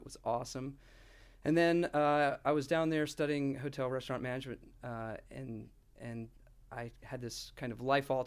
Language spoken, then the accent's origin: English; Jacksonville, Florida, United States; So I grew up in Jacksonville. I went to University of Georgia, and because my twin brother was going to Georgia Tech.